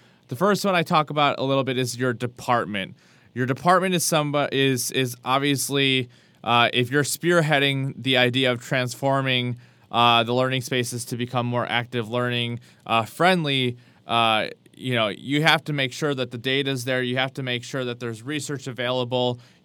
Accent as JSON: {"language": "English", "region": "Wisconsin", "country": "United States", "tie": "born or raised there", "lives_now": "South Carolina, United States", "said": "I'm from Wisconsin, not from Colorado, or I'm not from the South, but I'm in South Carolina. Not that anything's wrong with that. It's just something that sometimes, coming from small town Wisconsin, my voice gets a little interesting"}